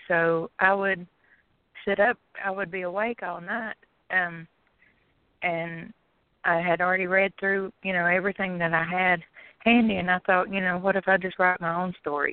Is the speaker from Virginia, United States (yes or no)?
yes; Virginia, United States; I'm from Virginia. I've always been here.